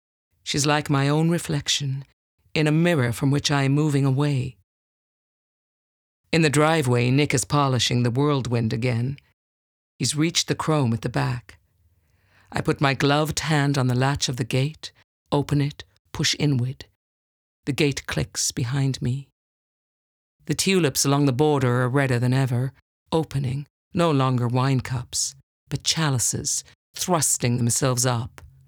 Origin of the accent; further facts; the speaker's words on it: South Africa; now in Melbourne, Australia; I live in Melbourne, Australia, and I'm originally from South Africa.